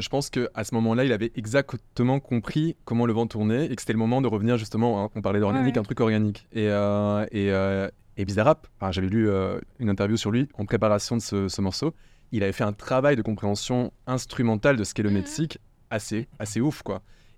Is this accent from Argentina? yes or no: yes; Argentina; je suis argentin, mais il t'emmène dans des univers qui me rappellent, moi, mon enfance, des paysages en Argentine